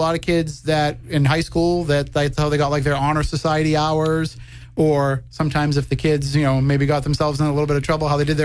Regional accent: Wareham, Massachusetts, United States; there were times when I was younger that, you know, our meals came from Damien. So growing up in Wareham.

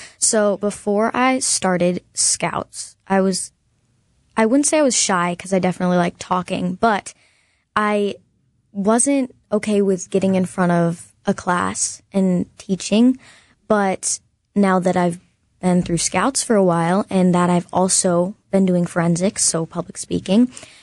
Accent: Franklin, Wisconsin, United States; the nearest troop was Greendale, and I'm from Franklin, so a little bit of a drive.

